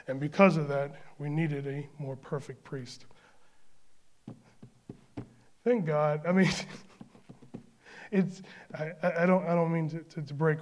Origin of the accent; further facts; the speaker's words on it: United States; because I'm American and I enjoy being American.